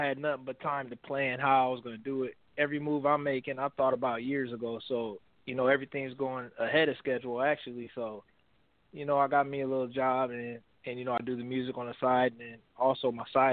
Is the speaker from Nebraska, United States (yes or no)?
yes; Omaha, Nebraska, United States; now in Des Moines, United States; I'm out here in Des Moines. I'm from Omaha, so I'm not really too familiar with this area